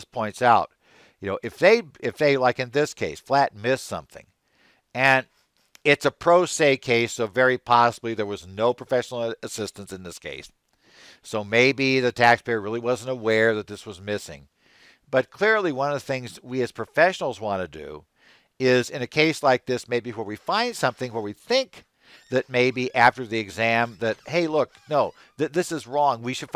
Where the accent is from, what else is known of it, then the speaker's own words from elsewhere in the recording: Phoenix, Arizona, United States; In case you're not aware, I am from Phoenix.